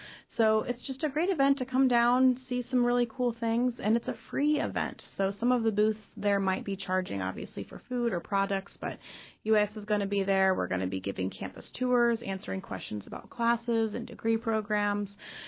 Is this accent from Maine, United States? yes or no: no; Ohio, United States; moved away as an adult; now in Juneau, United States; I came from Ohio, and I'd never even thought of leaving the state.